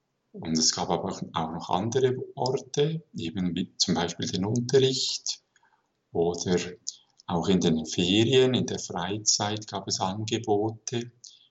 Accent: Wollerau, Schwyz, Switzerland; ich bin aufgewachsen in Wollerau, in einer christlichen Familie und war Ministrant in der Pfarrei St. Verena.

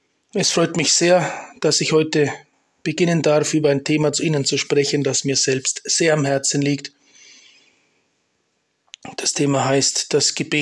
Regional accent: Liechtenstein

